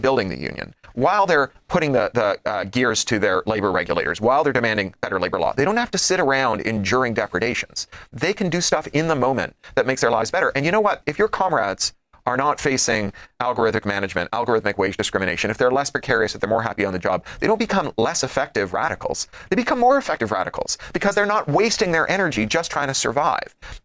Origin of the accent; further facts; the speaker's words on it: Toronto, Ontario, Canada; You know, I grew up in Toronto